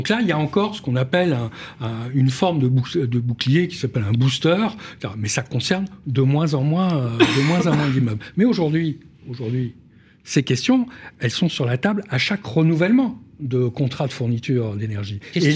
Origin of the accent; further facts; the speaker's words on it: France; chez nous, en France